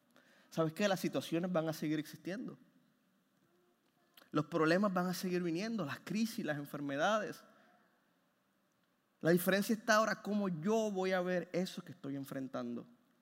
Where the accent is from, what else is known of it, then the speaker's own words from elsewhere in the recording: Puerto Rico; Muchos de nosotros cambiamos de trabajo, de país, ¿verdad? Yo vengo de Puerto Rico